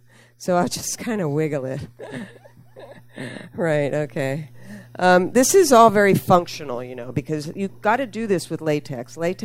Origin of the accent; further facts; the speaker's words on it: Philadelphia, Pennsylvania, United States; in Philly, my hometown.